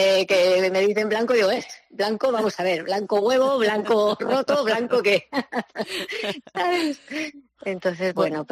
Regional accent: Segovia, Castile and León, Spain; me vuelvo otra vez a Segovia a pasar las vacaciones con mi pareja, con mi chico, con mi tierra, con mi pueblo

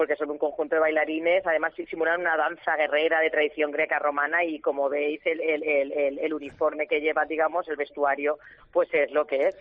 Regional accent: Valencian Community, Spain; Es que somos valencianos, nosotros sin eso no sabemos.

